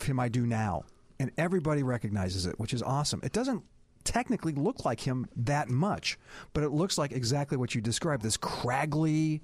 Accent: Birmingham, Alabama, United States; I came here from Birmingham, Alabama, which is pretty much my hometown. Still have a house there.

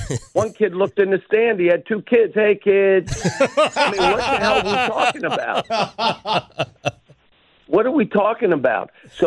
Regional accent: Pittsburgh, Pennsylvania, United States; Look, I grew up in Pittsburgh, so you know I like the Steelers.

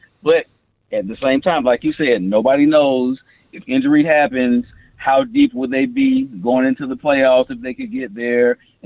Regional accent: Atlanta, Georgia, United States; Man, I'm from Adamsville, Georgia. I'm from Atlanta. Die Hard Falcons.

